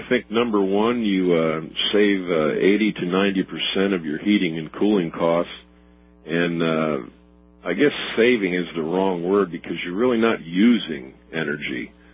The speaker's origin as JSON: {"language": "English", "town": "Columbus", "region": "Ohio", "country": "United States", "tie": "born or raised there", "also_born_or_lived": "Dallas", "said": "moved back to my hometown, Columbus, Ohio, in 87."}